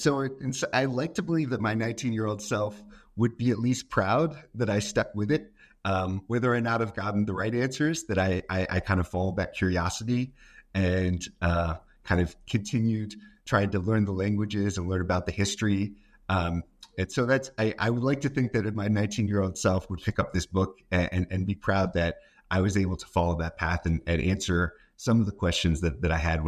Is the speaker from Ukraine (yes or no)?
no; Boston, Massachusetts, United States; I'm originally from the United States, from the Boston area